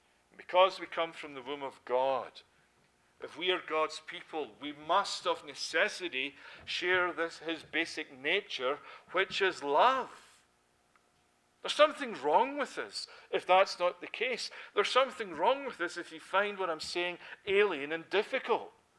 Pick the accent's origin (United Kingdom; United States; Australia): United Kingdom; Scotland; accent: Scottish; if you dropped me in the streets of Paris, far less my Scottish accent, I just couldn't speak French.